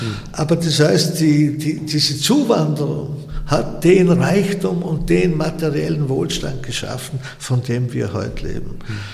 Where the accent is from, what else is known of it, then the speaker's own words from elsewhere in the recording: Vorarlberg, Austria; In der Gegend, wo ich aufgewachsen bin, gab es den Beruf natürlich nicht, gab es ja überhaupt keine Architekten. Während des Studiums, während der Zeit, gab es in Vorarlberg genau 36 Architekturbüros.